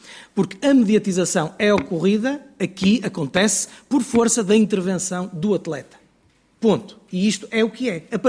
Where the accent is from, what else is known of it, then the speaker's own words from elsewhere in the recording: Guimarães, Braga, Portugal; eu que sou de Guimarães, além de ser de Guimarães, sou adepto do Vitória de Guimarães